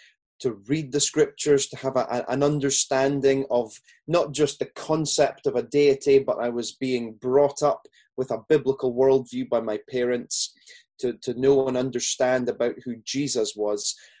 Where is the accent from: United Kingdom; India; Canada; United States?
United Kingdom; Peterhead, Scotland; accent: Scottish; also born or lived in Aberdeen; So I grew up there I was born in Aberdeen, and then I grew up in a town north of there called Peterhead. And though I sound very Scottish